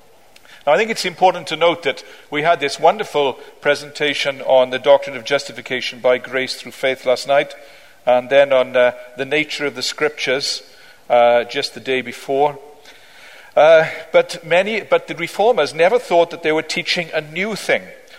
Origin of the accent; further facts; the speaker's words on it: Wales, United Kingdom; as a Welshman can